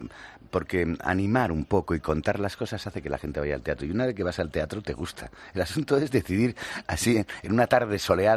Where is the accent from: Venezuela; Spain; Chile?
Spain; Basque Country; Sí, yo me siento muy orgulloso y me siento muy, muy vasco.